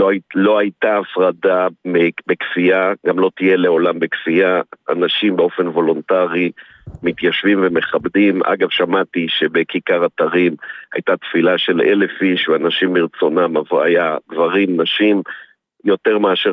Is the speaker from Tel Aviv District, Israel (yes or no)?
yes; Tel Aviv, Tel Aviv District, Israel; אני נולדתי בתל אביב, עד גיל 10 חייתי בתל אביב, וחזרתי לפני 6 שנים לתל אביב.